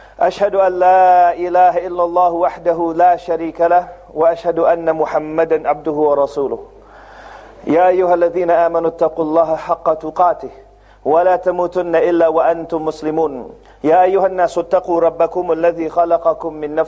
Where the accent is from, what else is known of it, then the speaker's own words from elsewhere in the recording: Seattle, Washington, United States; As you probably heard from the introduction, I grew up in Seattle, Washington.